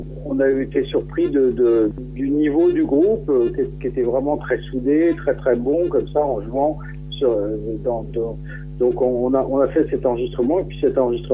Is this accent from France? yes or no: yes; Paris, Île-de-France, France; born there; j'ai 56 ans, j'ai voyagé quand même. La Bretagne, je connais. Je suis français, je suis né à Paris